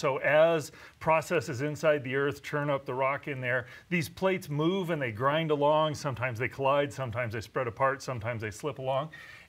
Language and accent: English; Midwest, United States; now in California; Well, it's funny because people in the Midwest tend to be terrified of earthquakes